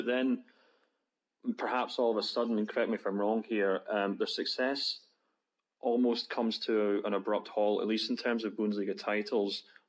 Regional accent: Glasgow, Scotland, United Kingdom; Growing up in Glasgow, I supported Queen's Park

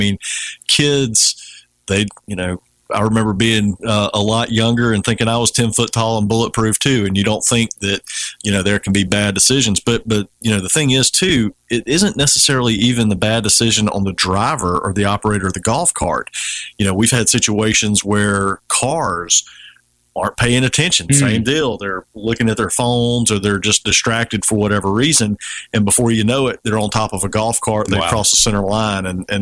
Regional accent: Satsuma, United States; I grew up in Satsuma

